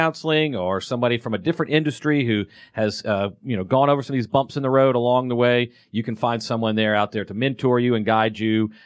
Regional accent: Atlanta, Georgia, United States; I'm a guy born and raised in Atlanta, actually third generation Atlanta, my dad and granddad from here. So I've seen Atlanta change

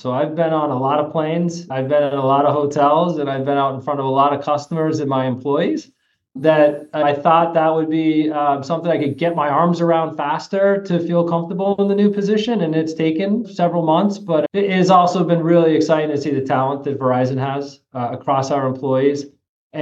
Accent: Northeast, United States; So you might tell from my accent, I'm from the Northeast.

